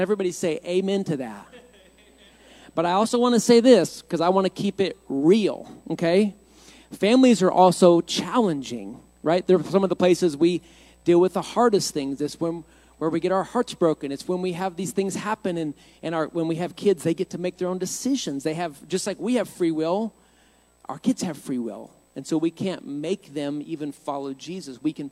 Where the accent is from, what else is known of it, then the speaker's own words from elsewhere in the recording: Twin Falls, Idaho, United States; also born or lived in Nashville; we grew up here in Twin, but I always wanted to be in music, and so I moved to Nashville. I went to college in Nashville, Tennessee. At 18 years old